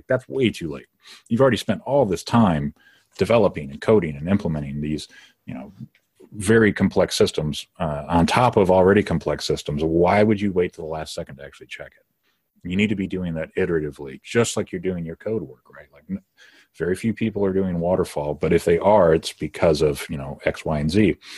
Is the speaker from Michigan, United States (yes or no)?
yes; Detroit, Michigan, United States; You know, I'm from the Detroit metro area.